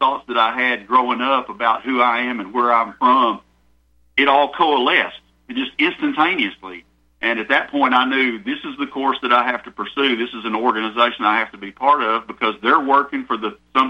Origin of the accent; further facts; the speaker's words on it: the South, United States; there's something special about the South and being a Southerner.